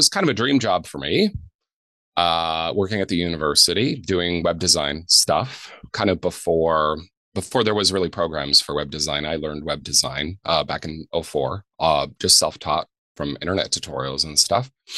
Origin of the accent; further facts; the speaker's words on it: Ontario, Canada; born there; I was born in Ontario, but my dad's from this area. So we've been here a few generations. And I returned soon after becoming an adult from where I grew up.